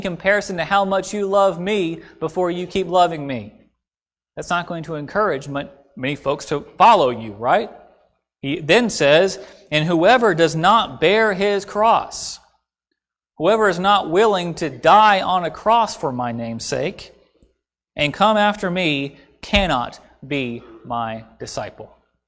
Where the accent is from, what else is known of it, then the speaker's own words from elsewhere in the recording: Gloucester, Virginia, United States; I heard a sermon by the brother of my hometown preacher back in Gloucester, Virginia.